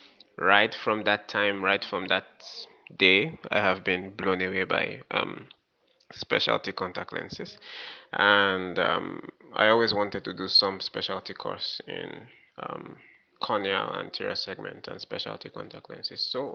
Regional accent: Edo, Nigeria; also born or lived in Abia State; I'm from Abia State. Yeah, but I grew up in Edo State, that's in the southwest of Nigeria, and I schooled there as well.

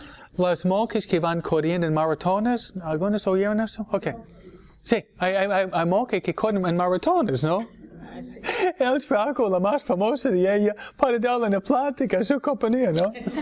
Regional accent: New York, United States; No, yo nunca viví allá. Nunca viví allá. Yo soy neoyorquino, ¿no?

